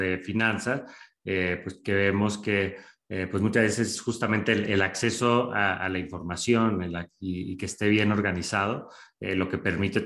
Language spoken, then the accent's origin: Spanish; northern Mexico, Mexico; yo crecí en Latinoamérica, yo crecí en el norte de México, cerca de la frontera con Estados Unidos, de hecho